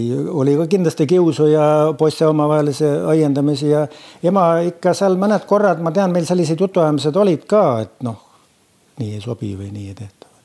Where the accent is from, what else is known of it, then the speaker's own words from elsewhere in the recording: Saare County, Estonia; kes mõtlen Saaremaal, siis ma ikka esmalt mõtlen kihelkonnale. See on tahest saatmata, see on minu sünnikodu ja sealt, noh, sain nagu tuule tiibedesse, jah, see on mu koolitee ja mu lapsepõll